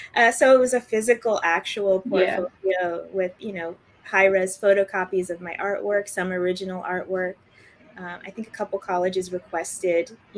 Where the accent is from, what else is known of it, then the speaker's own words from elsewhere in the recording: New York City, New York, United States; Well, I grew up in Brooklyn in the 80s and it was very, very diverse.